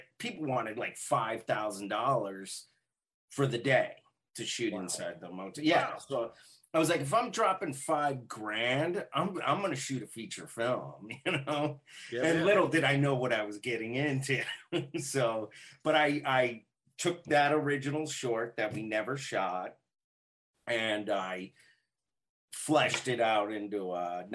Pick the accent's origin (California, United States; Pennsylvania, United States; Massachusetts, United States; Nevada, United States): Nevada, United States; Las Vegas; it was strange for me to, you know, meet people outside of Vegas because they're always talking about just the casinos.